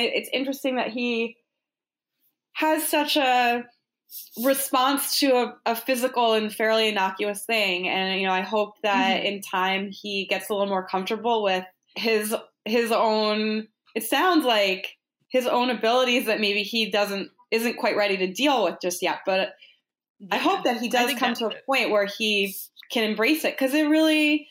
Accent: Boston, Massachusetts, United States; So I grew up in Boston, and my mom, when I was like maybe 10-ish or so, my mom would take me up to Salem every year during Halloween.

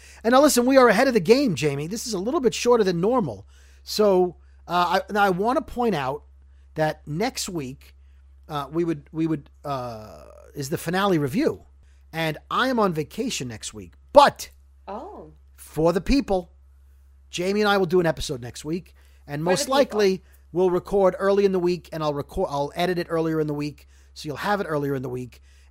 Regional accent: Brooklyn, New York, United States; But growing up in Brooklyn, it meant like, oh, a cousine was like a Guido.

